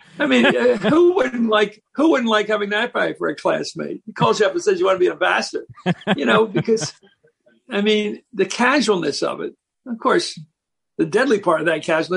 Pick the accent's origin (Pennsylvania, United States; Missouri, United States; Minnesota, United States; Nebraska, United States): Pennsylvania, United States; Philadelphia; because in Pennsylvania, where I grew up in Philadelphia